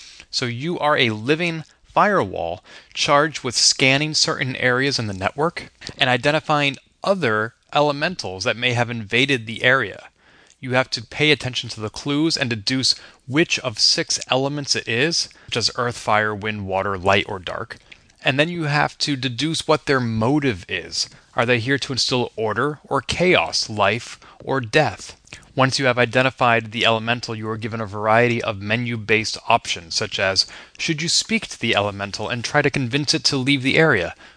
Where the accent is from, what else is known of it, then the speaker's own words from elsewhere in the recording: Boston, Massachusetts, United States; and then I was delighted to see you at PAX East in my hometown of Boston just a few weeks ago